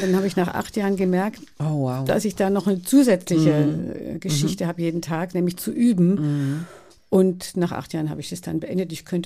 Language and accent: German; Baden-Württemberg, Germany; ich komme aus dem Schwarzwald und wir sprachen und sprechen immer noch einen Dialekt, wenn wir zusammen sind